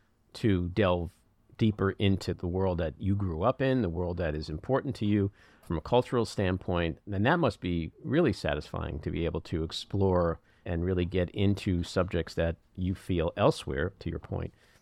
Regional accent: New York, United States; and I grew up in New York, so I was, you know, there were so many cool people of color and minorities on local news.

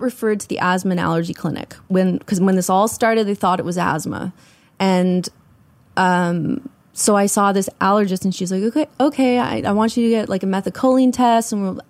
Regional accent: Ontario, Canada; also born or lived in Prince Edward Island; I'm from Ontario, actually. Okay. My husband's from PEI. We lived in PEI for a bit.

